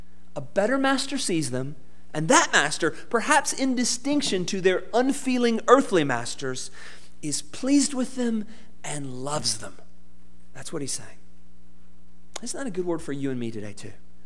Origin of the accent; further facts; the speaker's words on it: Georgia, United States; It was in my hometown in South Georgia, where it's just so hot.